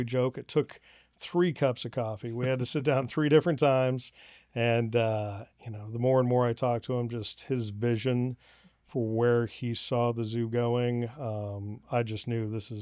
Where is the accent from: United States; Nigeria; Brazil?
United States; Lincoln, Nebraska; I grew up in Lincoln.